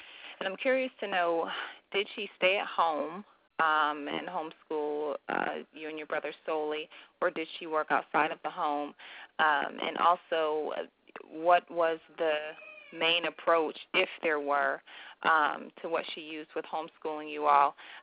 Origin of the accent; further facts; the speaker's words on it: Albany, New York, United States; from Albany, New York.